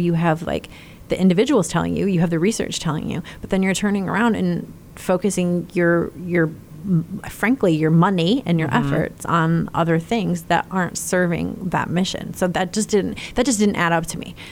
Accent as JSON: {"language": "English", "town": "Clarkston", "region": "Michigan", "country": "United States", "tie": "born or raised there", "said": "Just north of Detroit in a town called Clarkston."}